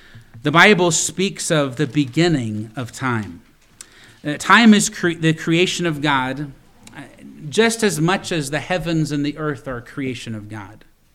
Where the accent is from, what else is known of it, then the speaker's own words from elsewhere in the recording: Boone, Iowa, United States; born there; And I was born in Boone, Iowa, in the hospital there, Boone, Iowa.